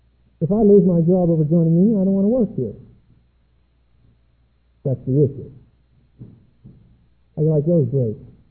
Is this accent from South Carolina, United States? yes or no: no; Pittsburgh, Pennsylvania, United States; But I was raised in the East, that's obvious. I'm sorry about that, it just happened to work out that way. Probably in the greatest industrial center in the world, in Pittsburgh.